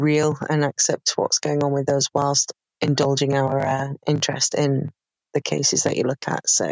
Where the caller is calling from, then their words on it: Yorkshire and the Humber, United Kingdom; I'm from Yorkshire in England.